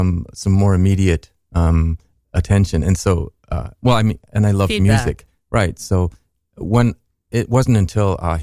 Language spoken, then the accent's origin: English; Minneapolis, Minnesota, United States; We grew up in Minnesota and, we have, we went to Catholic church. We went to public school. My parents, were left leaning and we did I say Minneapolis? I said Minnesota, but we were in Minneapolis, and it was, I think, a good upbringing.